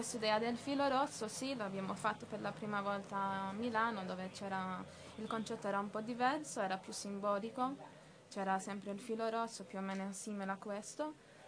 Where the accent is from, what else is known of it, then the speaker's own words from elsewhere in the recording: Malta; now in Milan, Italy; Io vengo da Malta.